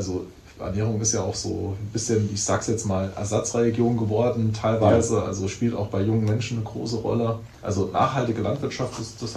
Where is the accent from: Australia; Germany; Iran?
Germany; Saarland; Also ich komme aus dem Landkreis St. Wendel.